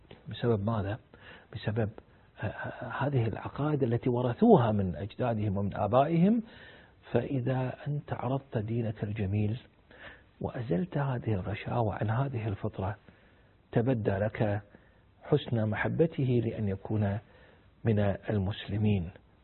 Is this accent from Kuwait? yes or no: yes; Kuwait; عندنا في الكويت